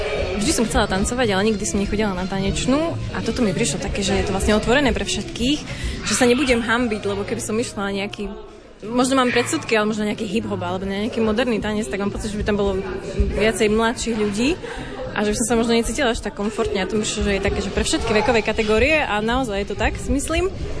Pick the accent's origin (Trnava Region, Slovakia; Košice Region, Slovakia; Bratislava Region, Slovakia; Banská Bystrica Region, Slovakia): Košice Region, Slovakia; Michalovce; Áno, ja som z Michaloviec a každú stredu vlastne kvôli tomu sem cestujem.